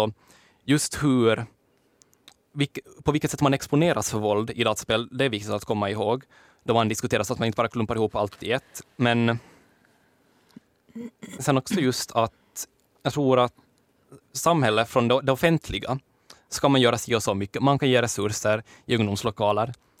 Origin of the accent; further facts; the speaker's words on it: Korsholm, Ostrobothnia, Finland; Jag tror i min hemkommun Korsholm vi har ganska få.